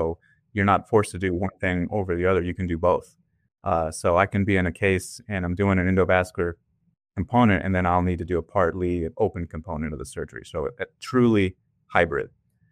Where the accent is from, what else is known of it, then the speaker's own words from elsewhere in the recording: San Antonio, Texas, United States; But I'm from San Antonio.